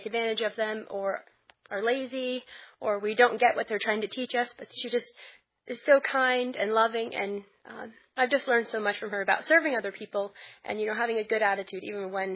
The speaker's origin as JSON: {"language": "English", "town": "Waterford", "region": "Connecticut", "country": "United States", "said": "from Waterford, Connecticut"}